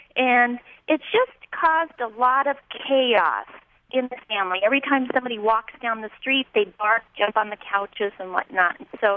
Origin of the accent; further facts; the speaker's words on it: Tioga, Texas, United States; I'm from Tioga, Texas.